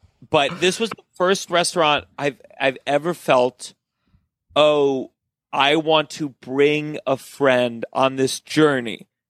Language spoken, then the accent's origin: English; Potomac, Maryland, United States; Man, growing up in Potomac, it's tough to tell when you're younger, your palate is so unrefined.